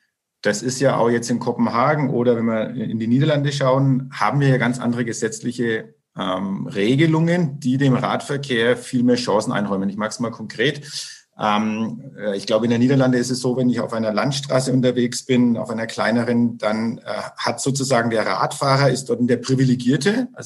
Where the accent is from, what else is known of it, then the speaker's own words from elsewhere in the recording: Bad Windsheim, Bavaria, Germany; und ich rede jetzt von meiner Heimatstadt Bad Windsheim